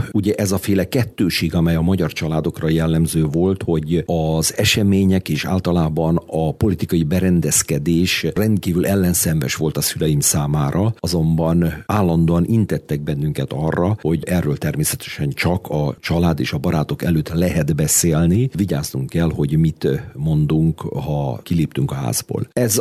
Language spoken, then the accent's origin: Hungarian; Kiskunhalas, Bács-Kiskun, Hungary; also born or lived in Transdanubia; Anyámmal is én ott születtem, de én kiskunhalasinak vallom magamat.